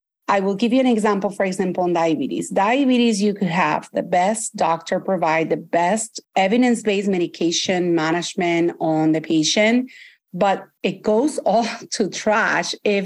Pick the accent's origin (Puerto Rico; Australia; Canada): Puerto Rico; also born or lived in Delaware; now in Connecticut, United States; I'm originally from Puerto Rico. I trained residency in the area of Delaware in Wilmington, Delaware, and moved to Connecticut, has been practicing family medicine here for 16 years now.